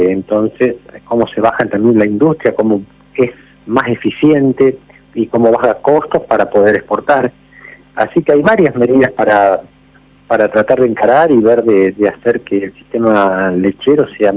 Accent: Argentina; somos argentinos

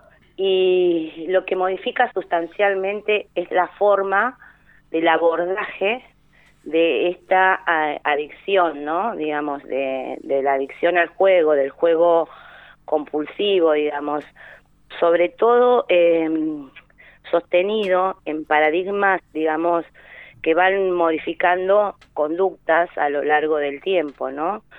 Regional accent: Argentina; Nosotros como sociedad argentina tenemos esta cuestión del abrazo, del beso, del mate

